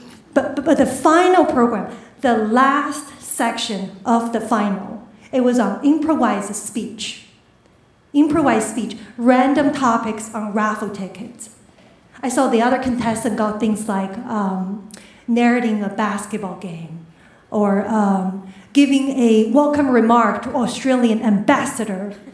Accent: China; also born or lived in Tianjin; I grew up in China, went to college at a coastal city called Tianjin.

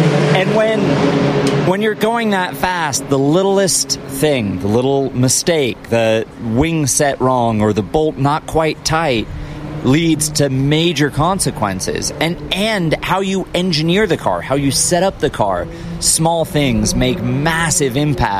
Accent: California, United States; now in Indiana, United States; I moved from Southern California coming up on 8 years ago, and it's a great place to live. Indiana is, and race, as you mentioned. Growing up in Southern California, though, I always went to the Grand Prix of Long Beach as a kid

